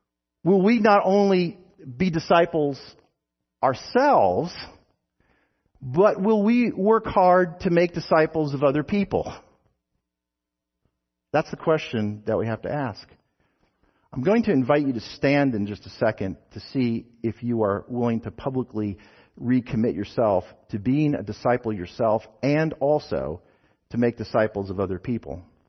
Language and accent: English; New Jersey, United States; Hey, I'm from New Jersey, so people say Newark